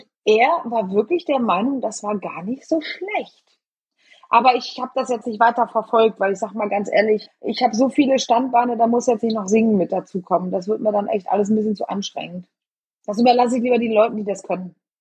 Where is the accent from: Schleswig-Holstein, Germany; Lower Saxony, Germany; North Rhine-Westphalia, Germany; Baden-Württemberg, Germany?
North Rhine-Westphalia, Germany; Eschweiler; Aber Eschweiler ist und bleibt halt mein Geburtsort und meine alte, geliebte Heimat.